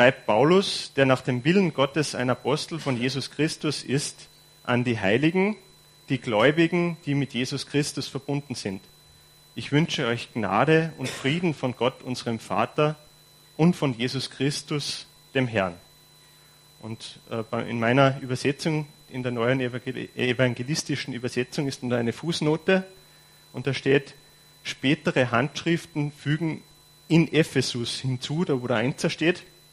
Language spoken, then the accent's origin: German; Salzburg, Austria; accent: Innergebirg dialect; tendiere ich aber dazu, in meinen innergebirgler Dialekt zu verfallen.